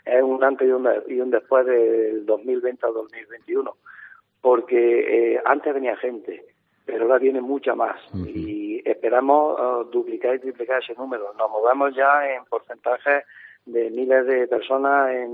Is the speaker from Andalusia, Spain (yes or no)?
yes; Andalusia, Spain; somos muy andaluces y muy orgullosos de serlo